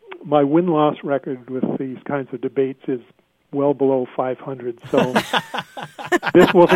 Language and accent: English; Canada; Yes, we're both not from Kingston, but from Canada